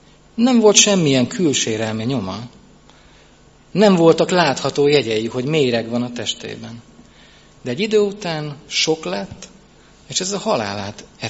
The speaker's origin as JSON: {"language": "Hungarian", "town": "Lónya", "region": "Szabolcs-Szatmár-Bereg", "country": "Hungary", "tie": "born or raised there", "said": "megint egy kicsit hazaugrok Lónyára, ahol az én szülőföldem van. Ez ott van fent az ukrán határ mellett"}